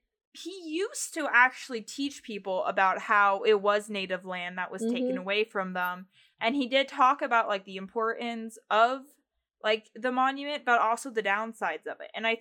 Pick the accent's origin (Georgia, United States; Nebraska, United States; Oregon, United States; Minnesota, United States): Nebraska, United States; we're from Nebraska.